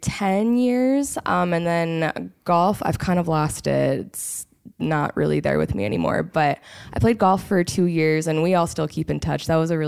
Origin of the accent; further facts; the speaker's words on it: Omaha, Nebraska, United States; now in Sioux City, United States; So I'm actually from Omaha, but my dad is from Sioux City. And so kind of followed his footsteps here at Briarcliff. But before I got to Sioux City, I grew up kind of South Omaha.